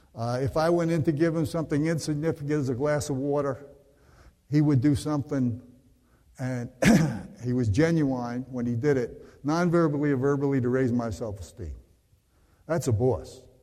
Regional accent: New York, United States; Now, I'm from the South Shore of Long Island. I didn't know what branch was.

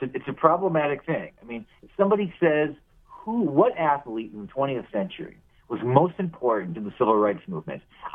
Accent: North Dakota, United States; moved away as an adult; I grew up in North Dakota. I moved to New York in 2002.

